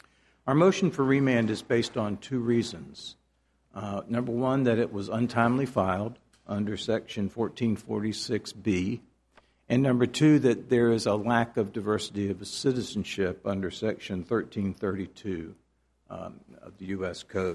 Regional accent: Durham, North Carolina, United States; I'm an attorney from Durham, North Carolina

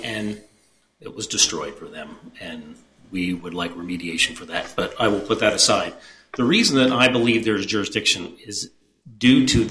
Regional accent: Annapolis, Maryland, United States; I am not. I'm from Annapolis.

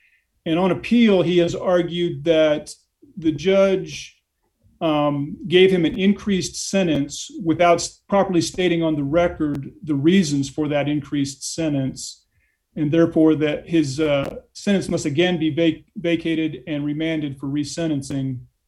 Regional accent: Raleigh, North Carolina, United States; I hail from Raleigh, North Carolina.

